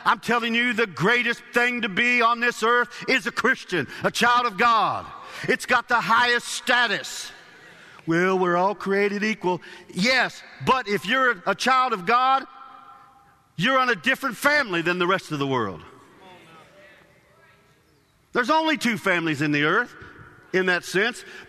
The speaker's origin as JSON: {"language": "English", "region": "Illinois", "country": "United States", "tie": "born or raised there", "said": "I grew up in Central Illinois, and in the summertime, we would put up straw and hay bales"}